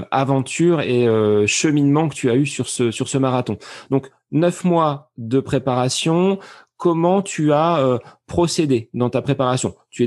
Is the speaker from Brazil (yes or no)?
no; France; le sont de toute façon chez nous en France